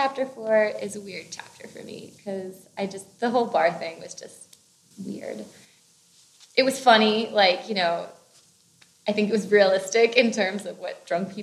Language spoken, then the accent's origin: English; Virginia, United States; I mean, I'm from the East Coast, too.